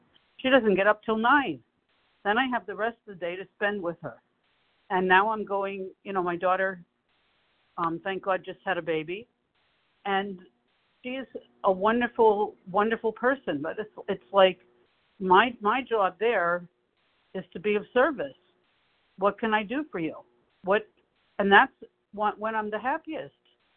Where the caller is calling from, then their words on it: Boca Raton, Florida, United States; Today I'm in Boca Raton, Florida.